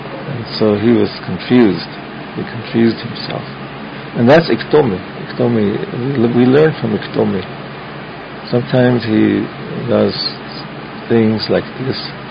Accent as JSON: {"language": "English", "country": "United States", "first_language": "Lakota", "second_language": "English", "said": "Like me, my first language Lakota and my second language English."}